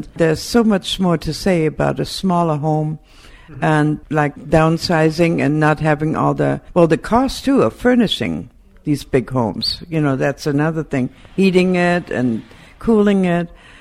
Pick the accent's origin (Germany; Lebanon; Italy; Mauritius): Germany; English is a second language; now in United States; I'm originally from Germany, and the way we were brought up, we had a small home which had two bedrooms and a small living room